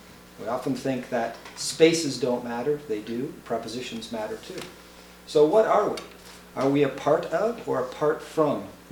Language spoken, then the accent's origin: English; Valparaiso, Indiana, United States; I'm from Valparaiso, Indiana.